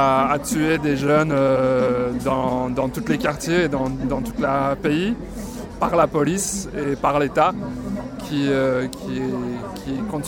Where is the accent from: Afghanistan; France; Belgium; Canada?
Belgium; Brussels; Non, je suis bruxellois. Et je viens de Belgique